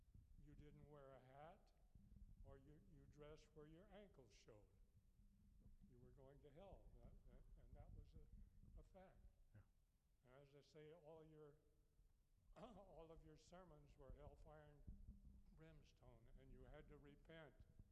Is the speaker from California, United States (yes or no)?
no; Mississippi, United States; born there; I was born in Mississippi. Part of the Bible Belt? Mm-hmm. Everybody went to church.